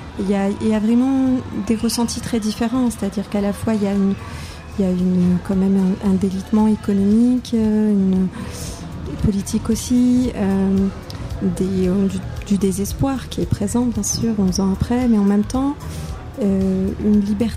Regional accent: Tunisia; moved away as an adult; now in France; j'ai relu des essais que j'avais découverts en arrivant en France, parce que j'ai grandi en Tunisie jusqu'à l'âge de 18 ans.

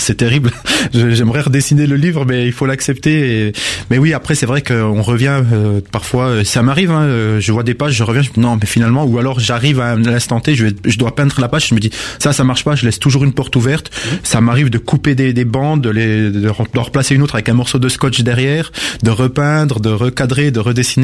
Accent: Montbéliard, Bourgogne-Franche-Comté, France; je viens de Montbéliard, c'est quand même une région et une ville un peu plus industrielle, puisque c'est le berceau des usines Peugeot

